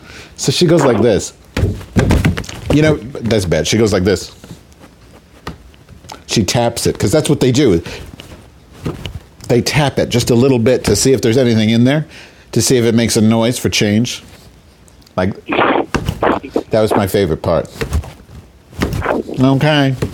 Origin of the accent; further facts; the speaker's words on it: Chicago, Illinois, United States; I didn't find it cold because I'm from Chicago.